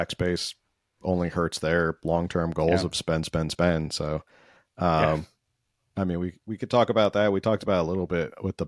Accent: East Coast, United States; now in California, United States; I mean, I grew up on the East Coast, and my vision of California

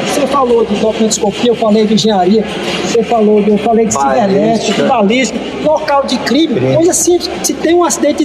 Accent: Ceará, Brazil; esperando o concurso da minha terra.

